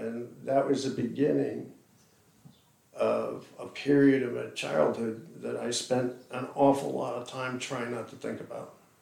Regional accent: Bay Shore, New York, United States; there was a rock, it was a time capsule down on Main Street in my hometown.

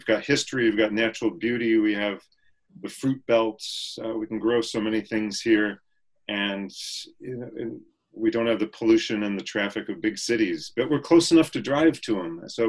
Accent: Rome, New York, United States; now in Rochester, United States; Well, I grew up in Rome, New York, so not too far away, and came to the University of Rochester to study economics and political science, and ended up staying here.

